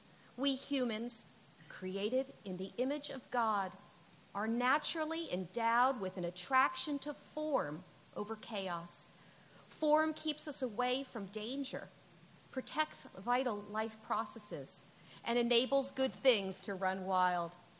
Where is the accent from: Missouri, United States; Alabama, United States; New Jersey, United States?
New Jersey, United States; moved away; also born or lived in California; I grew up in North Jersey and then moved to California. So I come from big places.